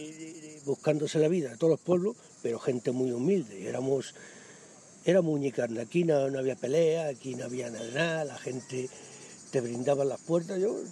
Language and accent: Spanish; Andalusia, Spain; now in Madrid, Spain; yo soy un amante de mi tierra, Andalucía